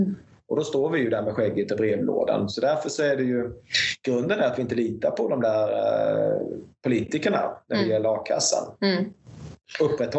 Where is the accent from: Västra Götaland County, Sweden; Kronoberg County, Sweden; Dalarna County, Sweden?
Kronoberg County, Sweden; Braås; Om det inte behövs barnskötare i Braås där jag kommer ifrån